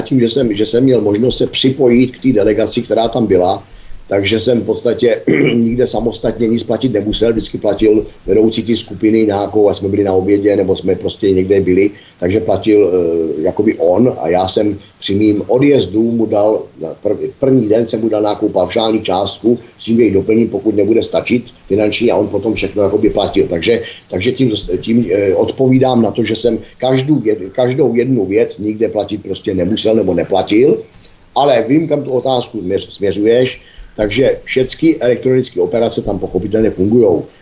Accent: Mělník, Central Bohemian Region, Czechia; ví se o mě všeobecně, že jsem z Mělníka

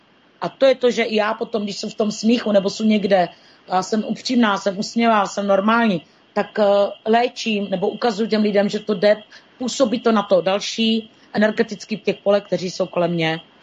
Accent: South Moravian Region, Czechia; born there; Proč jsem se narodila na Jižní Moravě? No, protože tady mám nějakou práci nebo nějaký kořeny a nějaký důvod.

